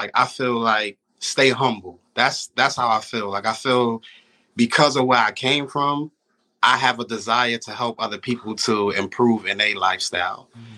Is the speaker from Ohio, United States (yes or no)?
no; New York, United States; growing up in New York and growing up in, you know, the urban environment